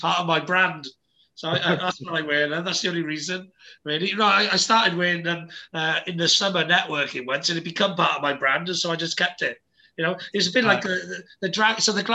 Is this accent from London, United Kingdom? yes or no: no; Wales, United Kingdom; I'm the Welsh dragon. I'm the only Welsh dragon. Whereas in Wales, I'm just another Welsh person, you know?